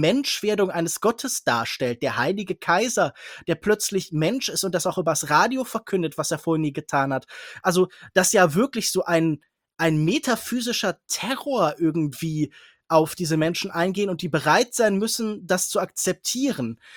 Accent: Kerpen, North Rhine-Westphalia, Germany; Ich habe in Kerpenbrücken gewohnt, ich bin in Kerpen zur Schule gegangen. Das ist ein Ort, mit dem ich bestens vertraut bin.

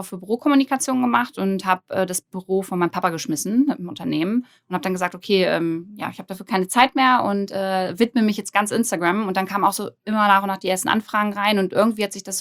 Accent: Braunschweig, Lower Saxony, Germany; Boah, also ich komme aus Braunschweig, bin 29 Jahre alt

